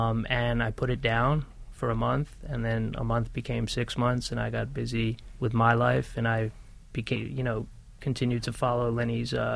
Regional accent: New York, United States; I was born and raised in New York. I live in New York. I'm employed in New York

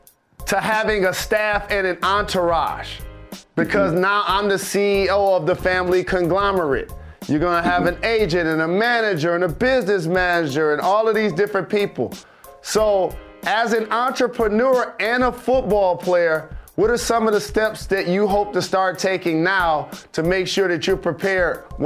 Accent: Detroit, Michigan, United States; I'm a Michigan Wolverine. I'm from Detroit.

